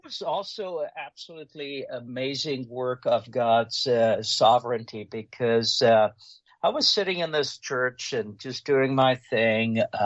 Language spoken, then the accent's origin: English; South Africa; I grew up in the Dutch Reformed churches of South Africa. Yeah, I was born and raised in South Africa, grew up in a Dutch Reformed church.